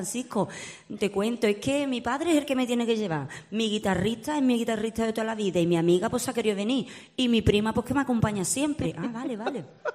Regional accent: Écija, Andalusia, Spain; Yo soy de Écija.

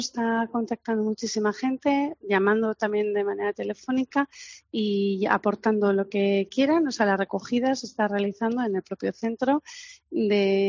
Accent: Valencian Community, Spain; Para nosotros, somos valencianos, hay una parte muy importante de nuestro ser, de nuestra esencia, que está ahí

